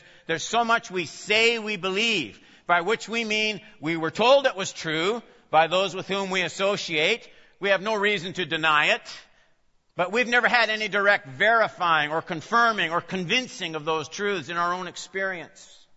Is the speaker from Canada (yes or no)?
yes; Saskatoon, Saskatchewan, Canada; I grew up out west in Saskatoon, Saskatchewan